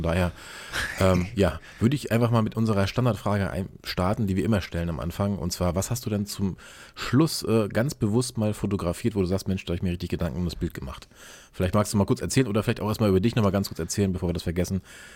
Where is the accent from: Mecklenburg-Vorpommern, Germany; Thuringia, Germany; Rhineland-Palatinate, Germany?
Mecklenburg-Vorpommern, Germany; ich komme ja quasi aus MV, also Mecklenburg-Vorpommern